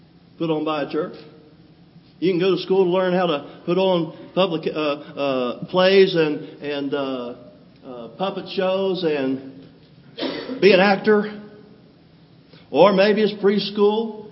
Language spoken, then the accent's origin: English; West Virginia, United States; I grew up in West Virginia. As a little boy, you know, we didn't have cable TV.